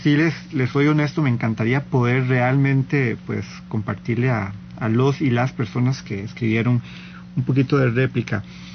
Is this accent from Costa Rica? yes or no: yes; Costa Rica; Somos los ticos